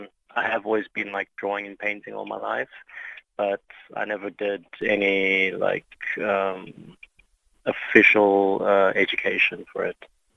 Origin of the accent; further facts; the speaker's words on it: Amsterdam, North Holland, Netherlands; I'm from Amsterdam